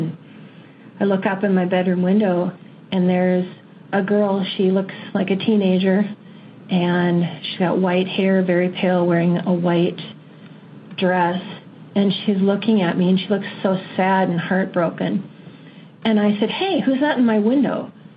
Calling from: Minnesota, United States; I'm calling from Minnesota.

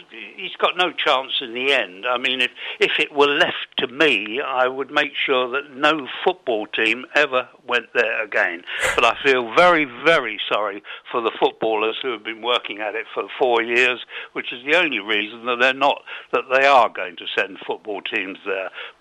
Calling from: Fuengirola, Andalusia, Spain; I'm from Fuengirola area.

